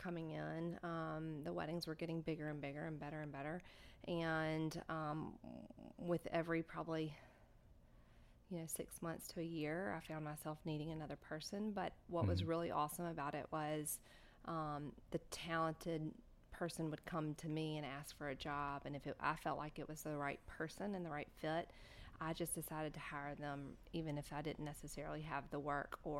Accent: Mountain Brook, Alabama, United States; my hometown of Mountain Brook, Alabama, which is a great little town that has beautiful, beautiful weddings.

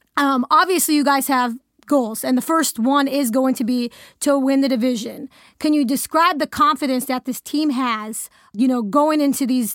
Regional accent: California, United States; Not sure if you really know my story, but I grew up in the Bay, grew up a Raiders fan.

